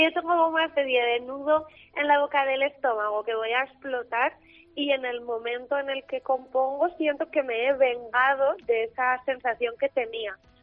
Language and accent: Spanish; Pamplona, Navarre, Spain; now in Madrid, Spain; yo soy de Pamplona, entonces de repente cuando me voy a vivir a Madrid me encuentro con que he perdido todo lo que para mí era casa